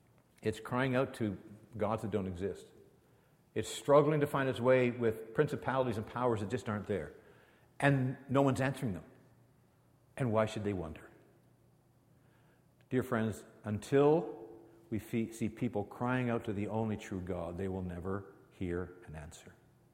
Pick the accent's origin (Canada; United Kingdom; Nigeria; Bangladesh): Canada; I'm a Canadian, so I'm really quiet, so I don't say anything.